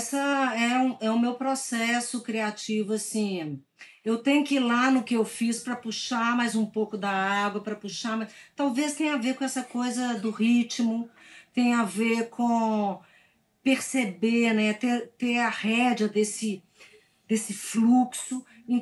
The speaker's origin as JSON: {"language": "Portuguese", "region": "Minas Gerais", "country": "Brazil", "said": "acho que vivo num lugar onde isso é com certeza um fundamento cultural"}